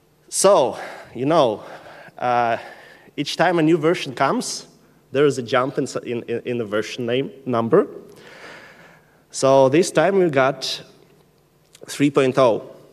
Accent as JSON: {"language": "English", "region": "Minsk", "country": "Belarus", "said": "I'm from Minsk. I'm a PostGIS committer."}